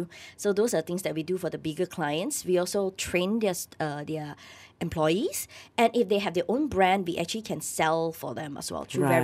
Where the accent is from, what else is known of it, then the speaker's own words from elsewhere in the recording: Malaysia; I can't read Chinese, so I'm like a Malaysian banana, as we normally say.